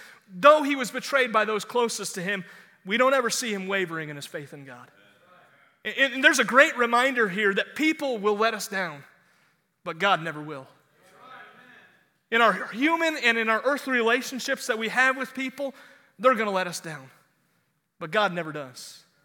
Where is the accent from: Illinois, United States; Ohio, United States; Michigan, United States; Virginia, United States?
Ohio, United States; Cleveland; now in Indianapolis, United States; I grew up in Cleveland, Ohio, and so if I were to say to my wife, if I died here in Indianapolis, would you, hey, listen, at some point, send my bones back to Cleveland, Ohio.